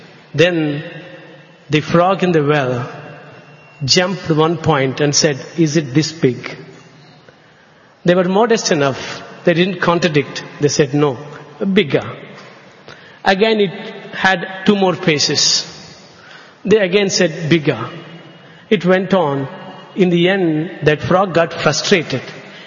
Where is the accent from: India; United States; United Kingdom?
India; Andhra Pradesh; first language Telugu; English is a second language; I come from a place hardly 60 kilometers from this place. And I have never been to this place. I come from Chittur district. My mother tongue is Telugu.